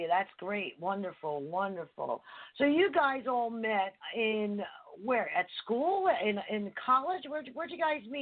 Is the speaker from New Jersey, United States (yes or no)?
yes; Harrison, New Jersey, United States; One of them is actually from the town where I grew up in Harrison, New Jersey